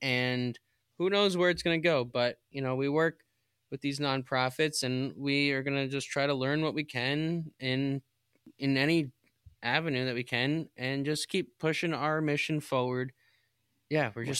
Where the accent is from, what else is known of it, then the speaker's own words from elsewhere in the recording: New York, United States; Yeah, I'm from Windham or Greene County, and we love it here.